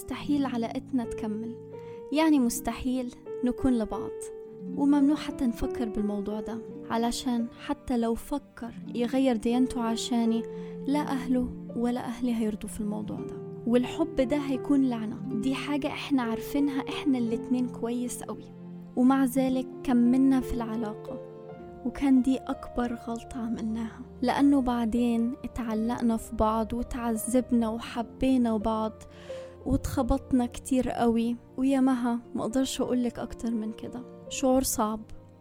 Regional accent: Egypt; moved away; بس في نفس الوقت كانوا متمسكين بعاداتنا وتقاليدنا كمصريين

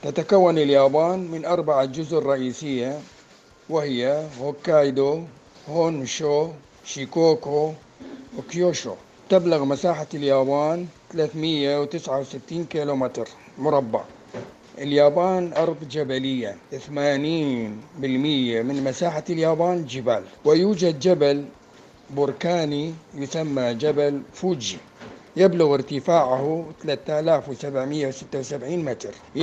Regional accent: Iraq; moved away as an adult; من العراق. سافرت لليابان سنة 1976، وقتها كان عمري 28 سنة.

